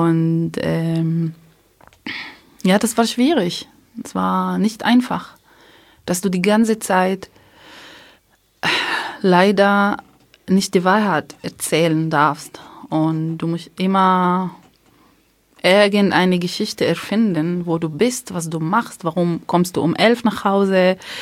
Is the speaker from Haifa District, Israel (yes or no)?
yes; Haifa District, Israel; German is a second language; now in Germany; In der Nähe von Haifa in Palästina.